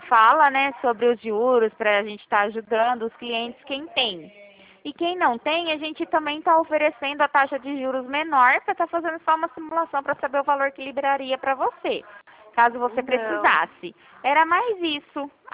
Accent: Araraquara, São Paulo, Brazil; eu sou de Araraquara

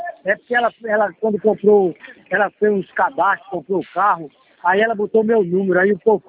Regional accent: Timbaúba, Pernambuco, Brazil; Timbaúba, eu sou de Timbaúba

